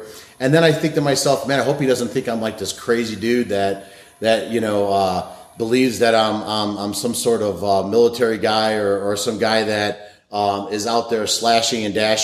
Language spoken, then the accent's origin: English; Hawaii, United States; I'm Hawaiian, native Hawaiian. My father was full-blood Hawaiian, and we have family all over the Hawaiian Islands.